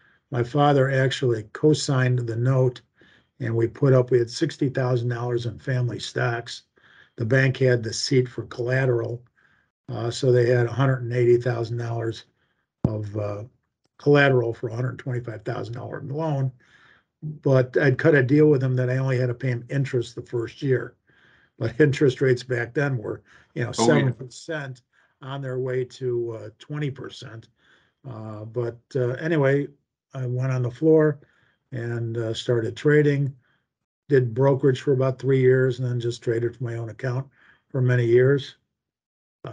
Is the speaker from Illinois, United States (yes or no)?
yes; Evanston, Illinois, United States; Well, I grew up, I was born and raised in Chicago, mainly in Evanston, one of the northern suburbs.